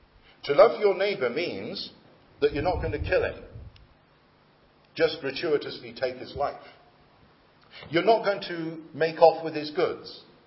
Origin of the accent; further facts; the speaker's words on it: England, United Kingdom; also born or lived in Scotland; of course you know I'm an Englishman, but I've been a great blessing to the Scots by living there for 30 years.